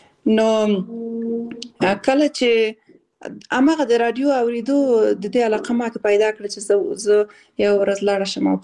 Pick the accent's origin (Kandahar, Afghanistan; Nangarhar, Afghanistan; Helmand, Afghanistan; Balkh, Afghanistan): Balkh, Afghanistan; born there; also born or lived in Khost / Kabul / Kunduz